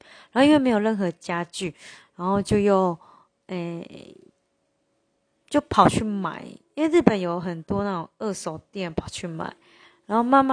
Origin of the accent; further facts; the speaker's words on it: Taiwan; now in Japan; 我是外国人，我是台湾人这样。